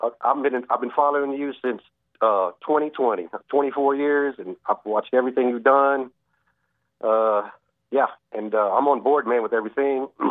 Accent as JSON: {"language": "English", "town": "Austin", "region": "Texas", "country": "United States", "tie": "born or raised there", "said": "Hey, I'm born and raised in Austin, Texas. I'm a 24-year listener."}